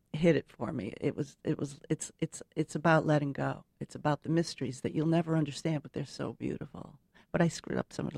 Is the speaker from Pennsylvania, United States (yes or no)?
no; Providence, Rhode Island, United States; also born or lived in Queens; Well, I was born in Queens, but I was brought up in Rhode Island, and in Providence, Rhode Island, it was very mafioso.